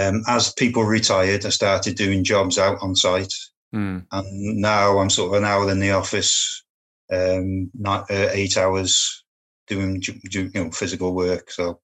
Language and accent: English; Connah's Quay, Wales, United Kingdom; So I'm from Connors Quay in North Wales. Mm-hmm. Which is about 8 miles from Chester